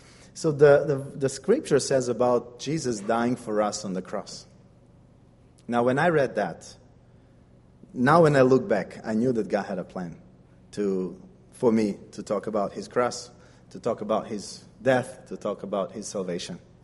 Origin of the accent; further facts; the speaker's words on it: Serbia; I'm coming from Serbia.